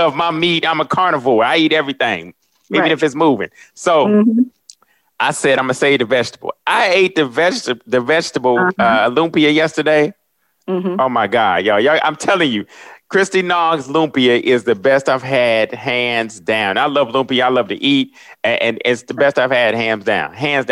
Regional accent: Dayton, Ohio, United States; I'm from Dayton, Ohio originally.

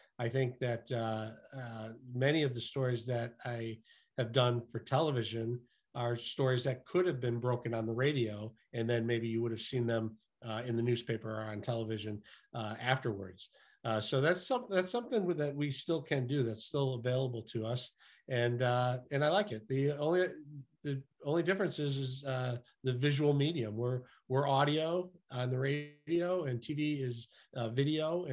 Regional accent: Detroit, Michigan, United States; born there; I was born in Detroit, and I only wanted to work in Detroit because that's where I wanted to live

